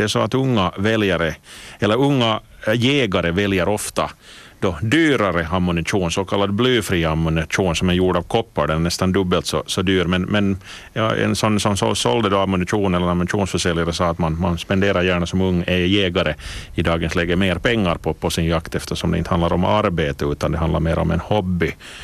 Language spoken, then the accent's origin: Swedish; Uusimaa, Finland; now in Turku, Finland; en som är född och uppvuxen i Västnyland så håller jag förstås på kustbanan